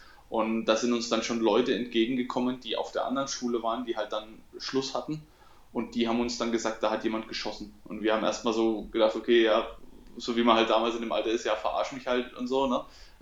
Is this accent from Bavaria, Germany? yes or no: yes; Coburg, Bavaria, Germany; Aber bei uns in Coburg gibt es 2 Realschulen. Es gibt eine Realschule 1 und es gibt eine Realschule 2. Und in meinem Abschlussjahrgang 2003